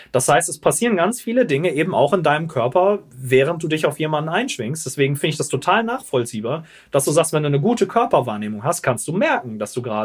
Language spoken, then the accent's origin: German; Northern Germany, Germany; ich als Norddeutscher